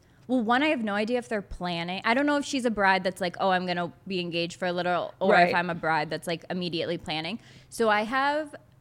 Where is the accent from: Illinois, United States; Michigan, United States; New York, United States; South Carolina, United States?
New York, United States; obviously I didn't grow up in New York City, but growing up in New York mm-hmm. and then I've lived in the city for 10 years now